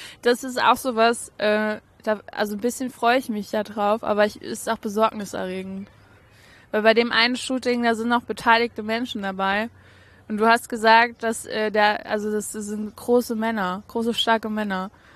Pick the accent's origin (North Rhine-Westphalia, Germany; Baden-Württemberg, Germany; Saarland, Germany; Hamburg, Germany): Saarland, Germany; Als Saarländer